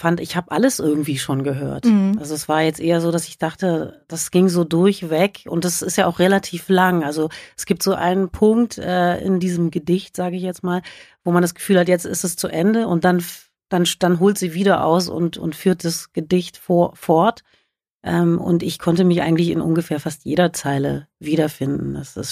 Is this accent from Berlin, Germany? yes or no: yes; Berlin, Germany; Wir sind ja aus Berlin, wie gesagt